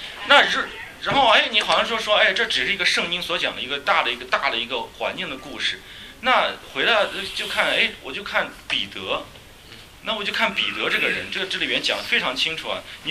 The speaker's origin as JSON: {"language": "Chinese", "country": "China", "said": "我们从国内来的话应该很有感觉"}